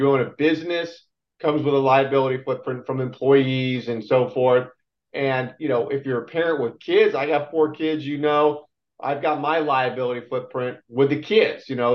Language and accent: English; San Diego, California, United States; my hometown